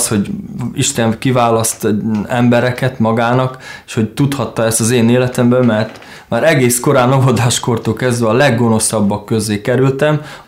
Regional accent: Berehove, Zakarpattia Oblast, Ukraine; és Kárpátaljáról származom, Beregszász városából. 1973-ban születtem, augusztus havába.

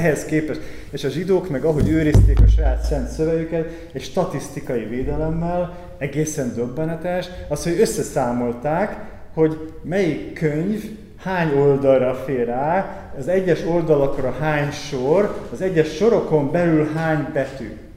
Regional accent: Budapest, Hungary; born there; Tehát most, ha én itt születtem Budapesten, akkor én nem tudom betölteni ezt a proféciát.

